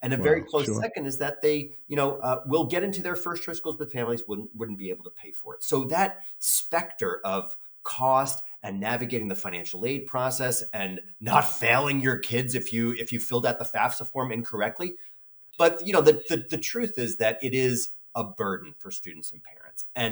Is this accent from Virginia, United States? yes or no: no; Bronx, New York, United States; and to sell Staten Island like it was the land of Canaan, which I grew up in the Bronx.